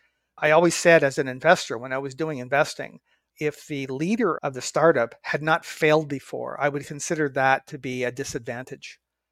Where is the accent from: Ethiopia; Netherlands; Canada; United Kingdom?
Canada; moved away as an adult; now in United States; I grew up in Canada, and that's where I took my undergraduate degrees in engineering.